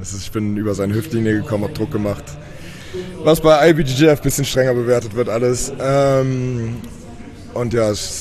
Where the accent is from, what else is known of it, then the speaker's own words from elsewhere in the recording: Germany; Deutschland, ich komme aus Deutschland.